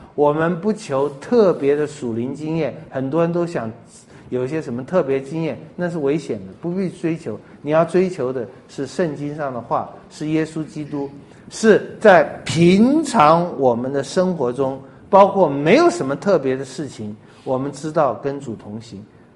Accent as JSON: {"language": "Chinese", "country": "China", "said": "所以尤其我们中国人啊，最好这个房子就都是这样，银行都是这些，我无灾无望，没有变化，一直到见主面。"}